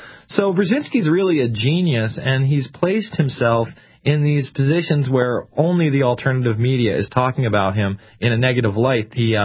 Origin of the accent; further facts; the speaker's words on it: New York, United States; I mean, I'm from New York, man.